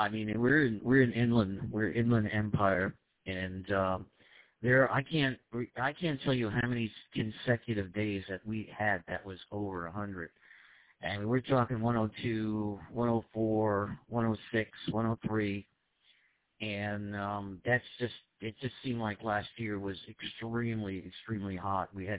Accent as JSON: {"language": "English", "region": "East Coast", "country": "United States", "tie": "born or raised there", "said": "I'm never used to it growing up on the East Coast, of course, but I tell you what, that's what they got air conditioning for."}